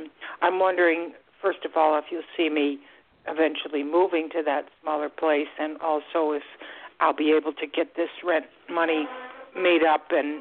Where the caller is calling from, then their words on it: Florida, United States; I'm calling from Florida.